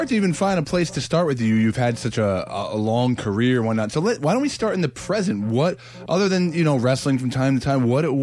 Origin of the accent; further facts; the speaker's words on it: New Jersey, United States; I'm Jersey.